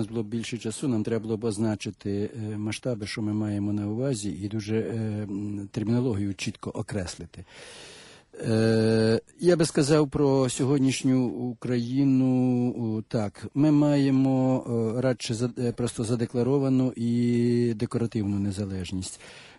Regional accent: Eastern Ukraine, Ukraine; Я східняк, а він західняк.

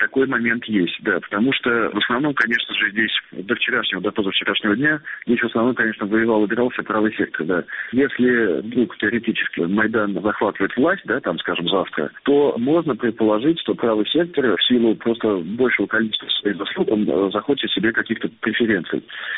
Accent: Moscow, Russia; Я говорю, что я москвич, я москаль

